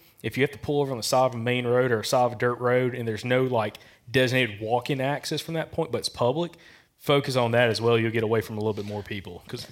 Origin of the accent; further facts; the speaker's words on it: Alabama, United States; when they learned I was from Alabama, they're like, "Dude, you got pigs down there? You got hogs?"